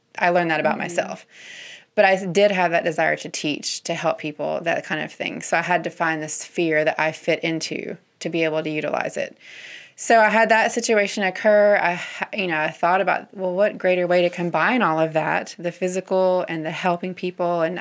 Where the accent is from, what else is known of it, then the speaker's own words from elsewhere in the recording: the Carolinas, United States; also born or lived in Tennessee / Michigan; I grew up in the Carolinas. Went to college in a small school in Tennessee, met my husband there, moved to Michigan for a few years where he was from after we got married and said, enough of that, came back to the Carolinas